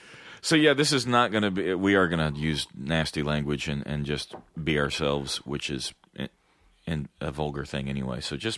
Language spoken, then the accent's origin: English; United States; We're from America. We don't know how accents work.